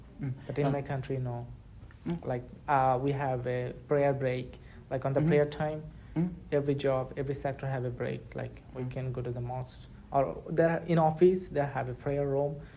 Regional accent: Bangladesh; now in United States; I'm from the Bangladesh. It's a hot country.

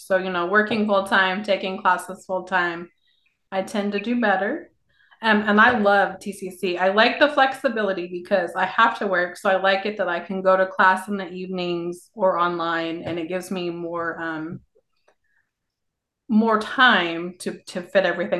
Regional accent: Tulsa, Oklahoma, United States; No, I was raised in Tulsa, but moved outside of Tulsa about 10 years ago.

